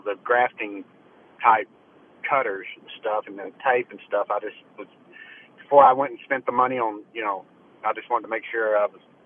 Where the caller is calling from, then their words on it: Arkansas, United States; No, I'm in northwest Arkansas. I'm about 30 miles west of Bentonville.